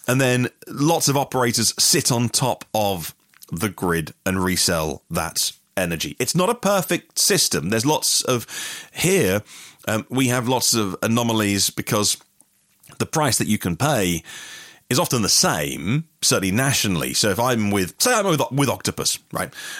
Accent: Great Yarmouth, East of England, United Kingdom; now in Dorset, United Kingdom; because I come from East Anglia, Norfolk, Great Yarmouth, where I'm from.

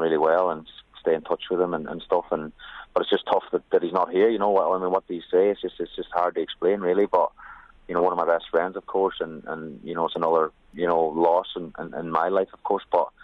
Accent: Ireland; growing up in Ireland

